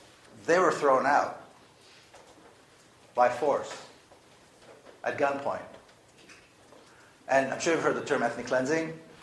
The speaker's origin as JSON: {"language": "English", "country": "Israel", "tie": "born or raised there", "said": "And I grew up in Israel. Israel's not a poor country."}